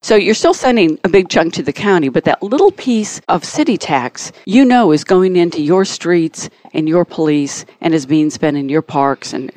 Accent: Illinois, United States; now in Atlanta, United States; Well, I've lived all my adult life in the Atlanta area, probably 40-some years. I grew up in Illinois, but came here in the 70s.

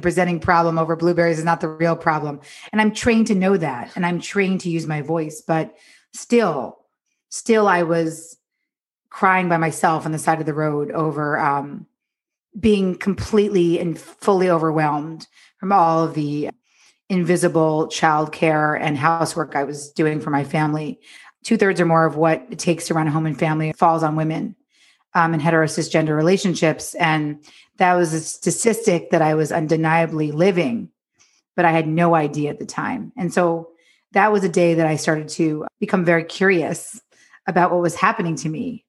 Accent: New York, United States; now in Los Angeles, United States; I'm from New York, but I live in Los Angeles now.

